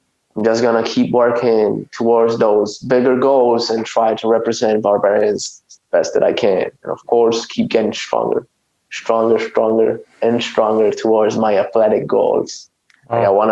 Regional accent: Italy; English is a second language; I will go with pizza, especially because I'm from Italy. I think I owe that to my land, pizza, okay.

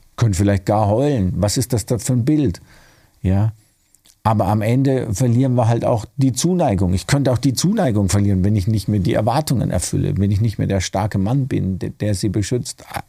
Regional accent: Würzburg, Bavaria, Germany; In Würzburg, ja, wo ich aufgewachsen bin, da hatte ich keine engen Freunde, die ich anrufen konnte.

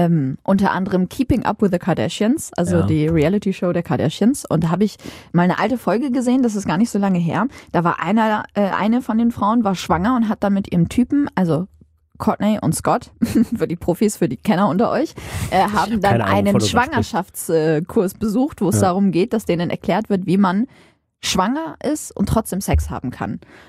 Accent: Aurich, Lower Saxony, Germany; also born or lived in Syria; Also, ich bin ja in Syrien geboren.

